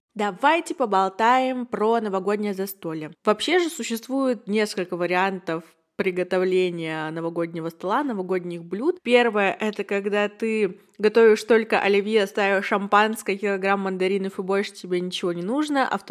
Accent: Yekaterinburg, Sverdlovsk Oblast, Russia; мне 21, и я из Екатеринбурга

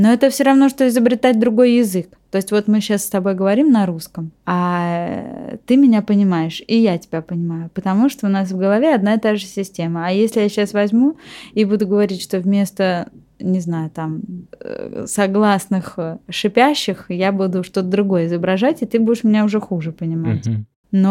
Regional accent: Moscow, Russia; born there; я родилась в Москве.

